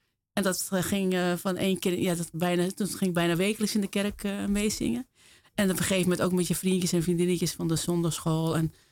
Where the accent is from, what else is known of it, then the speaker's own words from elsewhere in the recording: Wormerveer, North Holland, Netherlands; Ik kom uit Wormerveer.